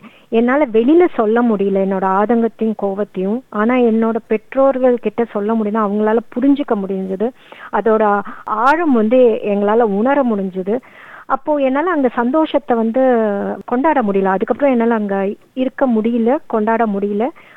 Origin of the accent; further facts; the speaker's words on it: Chennai, Tamil Nadu, India; நான் பிறந்து வளர்ந்தது எல்லாமே சென்னை